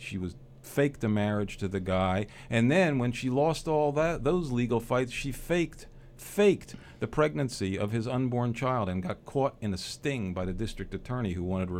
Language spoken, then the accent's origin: English; Oak Ridge, Tennessee, United States; I grew up in Oak Ridge, Tennessee, in Oak Ridge where the atom bomb was made. My dad was a soldier.